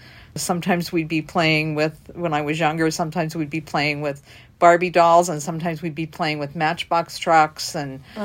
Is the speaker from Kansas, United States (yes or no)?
no; Pennsylvania, United States; I grew up in eastern Pennsylvania, in the mountains, coal regions. So it was a rural area about 3 miles from the closest town.